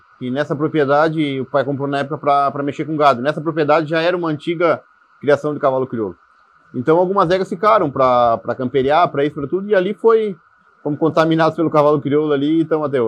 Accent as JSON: {"language": "Portuguese", "town": "Luiz Alves", "region": "Santa Catarina", "country": "Brazil", "tie": "born or raised there", "said": "Eu sou natural de Lis Alves, uma cidade vizinha de Barra Velha, interior de Santa Catarina."}